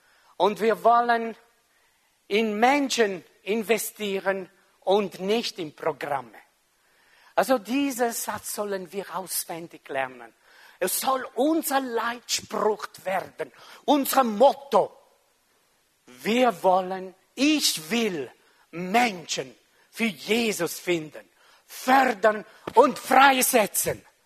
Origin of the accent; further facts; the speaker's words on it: Switzerland; Wir hätten vielleicht Unterschrift gesammelt, gell, als Schweizer.